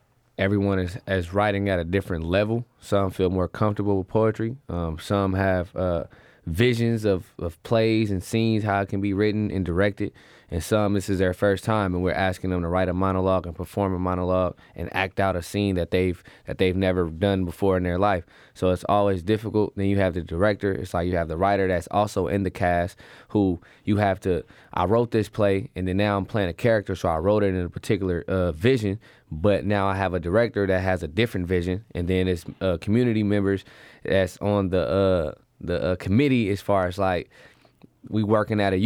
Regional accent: North Richmond, California, United States; I'm from North Richmond. My family is from North Richmond. Been out there for multiple generations.

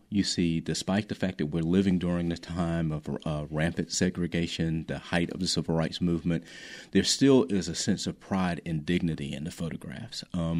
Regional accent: Asheville, North Carolina, United States; moved away as an adult; I was born and raised here in Asheville as well, but I left in 1985 and then decided to work on my PhD at Chapel Hill.

